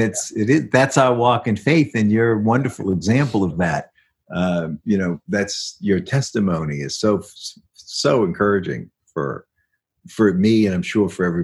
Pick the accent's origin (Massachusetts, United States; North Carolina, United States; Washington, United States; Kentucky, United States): Massachusetts, United States; Boston; And those of us, particularly myself, would have thicker accents. I'm sure you know I'm from Boston.